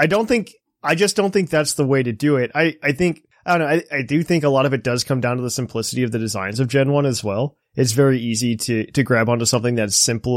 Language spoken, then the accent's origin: English; United States; as a kid growing up in America, you go to, like, the department store in Celadon City